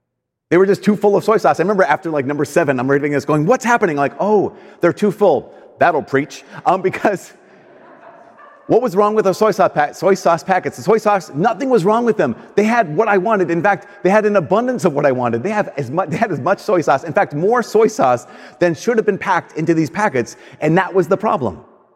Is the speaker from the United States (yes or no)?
yes; United States; So I'm very American in my love for Chinese food.